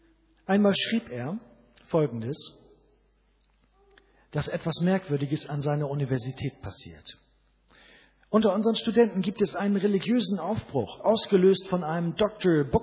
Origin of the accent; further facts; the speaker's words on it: Bremen, Germany; Wir waren unterwegs von Bremen, wo ich herkomme, nach Hamburg.